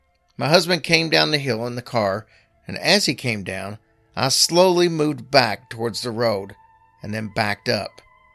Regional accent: Georgia, United States; I grew up in Northwest Georgia and I visited the Chickamauga battlefields many times as it was just a 20-minute or so drive

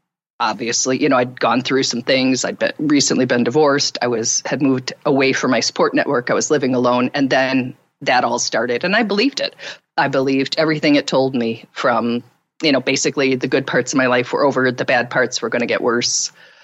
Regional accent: Midwest, United States; in the United States. I'm from the Midwest, and I first started experiencing depression in my very early teens, maybe even 12, 13.

